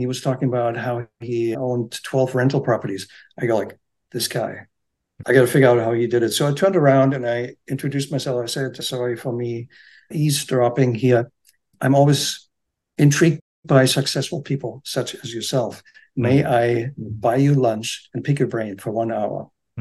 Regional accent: Germany; English is a second language; when I grew up in Germany.

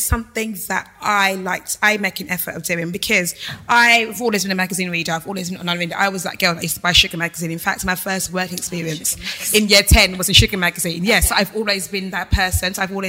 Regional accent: Dagenham, London, United Kingdom; Dagenham.

